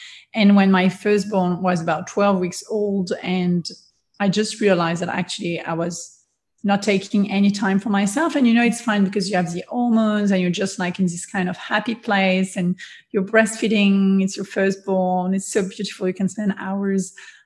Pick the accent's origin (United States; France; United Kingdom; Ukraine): France; English is a second language; now in Australia; We live in Australia, and as you can hear with my accent, we're French.